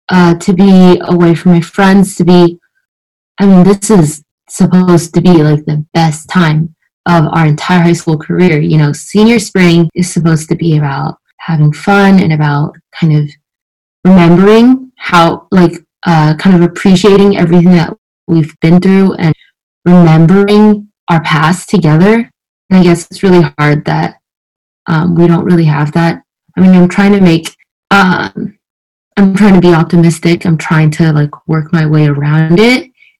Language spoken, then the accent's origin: English; Shanghai, China; also born or lived in Paris, France; Yeah, I was born in Paris. It's where my parents met. It's where they got married. I lived there for a lot of my early childhood. And I moved back to China for my dad's job. And I've been living here in Shanghai for most of my life.